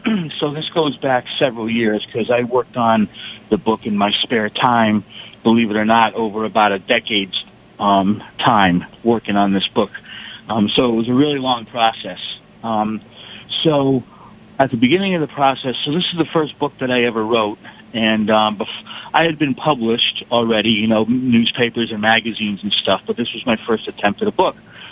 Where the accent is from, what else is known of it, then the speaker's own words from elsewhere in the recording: Boston, Massachusetts, United States; said that I was from Boston